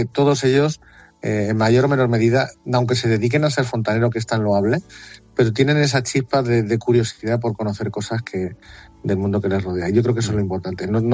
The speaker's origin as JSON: {"language": "Spanish", "town": "Ciudad Real", "region": "Castilla-La Mancha", "country": "Spain", "said": "yo soy de Ciudad Real, que está a 64 kilómetros, que es la capital, y yo llevo trabajando allí 12 años"}